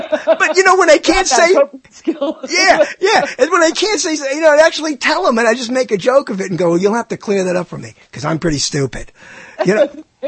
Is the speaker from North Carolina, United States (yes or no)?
no; Brooklyn, New York, United States; because I always tell this story about growing up in Brooklyn